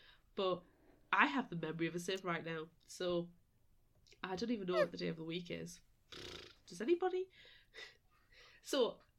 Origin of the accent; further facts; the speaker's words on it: United Kingdom; accent: British; my British class accent